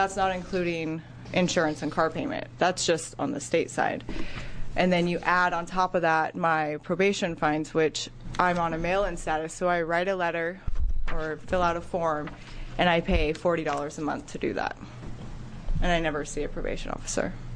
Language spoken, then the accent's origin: English; Oregon, United States; I'm from Lane County.